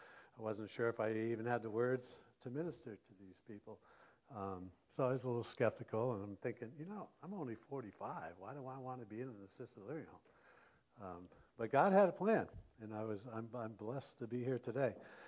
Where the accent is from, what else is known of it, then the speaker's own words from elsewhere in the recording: Vermont, United States; maybe a little more down in the south here, but I'm from Vermont, not mentioned much in Vermont.